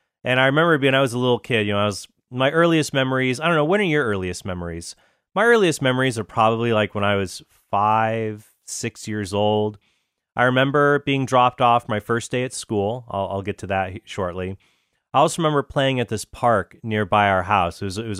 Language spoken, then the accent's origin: English; Encinitas, California, United States; also born or lived in San Diego; See, I grew up there. I was born in San Diego, and I grew up in a small town north of it called Encinitas.